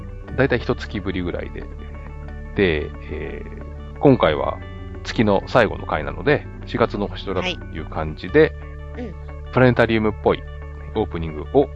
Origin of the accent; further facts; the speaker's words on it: Gunma, Japan; うん、で私、出身が群馬県なので、